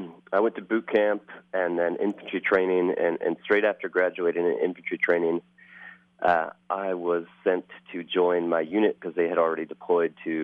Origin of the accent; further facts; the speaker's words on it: Boulder, Colorado, United States; also born or lived in New Jersey / Bay Area / Memphis, Tennessee; I was born in New Jersey and then lived there for about 5 years, lived in the Bay Area for another 5 years, lived in Memphis, Tennessee for about four, went to high school in Boulder, Colorado